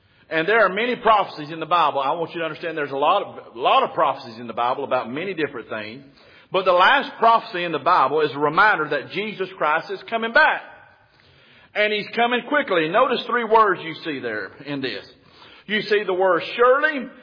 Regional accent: Alabama, United States; Yeah, see, I'm from Alabama. We don't count good.

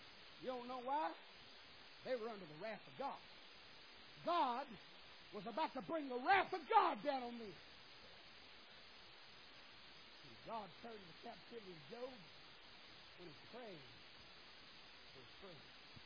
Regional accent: Alabama, United States; I'll be honest with you, I'm from Alabama. I'm scared death of tornadoes.

